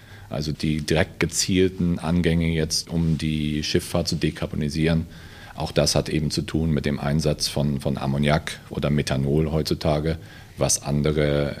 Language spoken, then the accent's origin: German; Hamburg, Germany; also born or lived in Norway; Und dann nochmal fast 4 Jahre lang in Norwegen bin ich gewesen, bis ich dann in meine alte Heimatstadt Hamburg wieder zurückgekehrt bin.